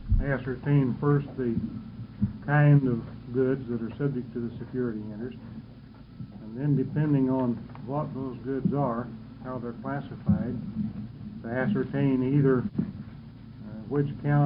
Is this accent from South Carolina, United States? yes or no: no; Eugene, Oregon, United States; I'm a lawyer from Eugene